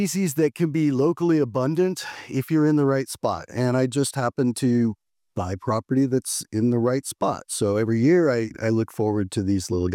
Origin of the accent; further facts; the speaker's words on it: Washington, United States; My first job was actually, I was a dishwasher at a Chinese food restaurant in the small town I grew up in Washington.